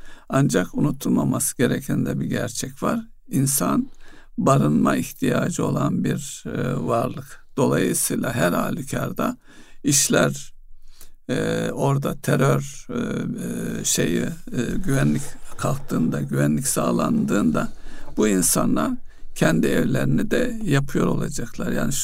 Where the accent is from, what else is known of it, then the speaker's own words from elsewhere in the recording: Konya, Turkey; mesela biz Konyalıyım biliyorsunuz ayakkabı konusunda çok önemli bir sektör.